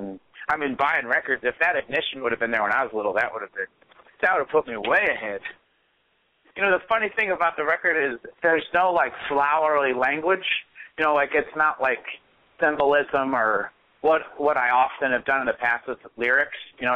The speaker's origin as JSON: {"language": "English", "town": "Goshen", "region": "Indiana", "country": "United States", "tie": "born or raised there", "said": "I've said it before, but I think growing up in Goshen was beneficial to me because there was a lack of a scene, really."}